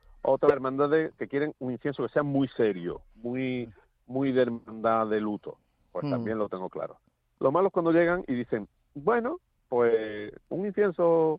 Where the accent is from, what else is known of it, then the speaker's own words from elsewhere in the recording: Seville, Andalusia, Spain; Bueno, pues soy de Sevilla.